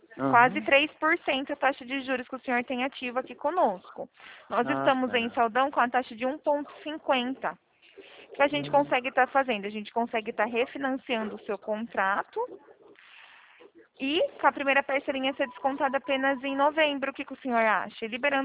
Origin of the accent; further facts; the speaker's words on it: São Paulo, Brazil; Eu sou daqui do interior de São Paulo